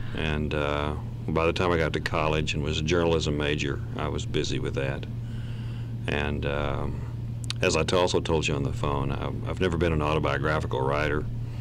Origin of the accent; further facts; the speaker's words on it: Texas, United States; moved away as an adult; now in Arkansas, United States; Well, coming to Arkansas, I'm a Texan, you know, and coming to Arkansas 30 years ago has just been so great